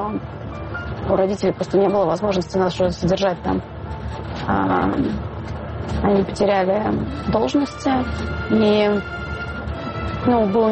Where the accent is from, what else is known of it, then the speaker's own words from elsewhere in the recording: Estonia; now in Russia; Едем в город, в который я приехала из Эстонии.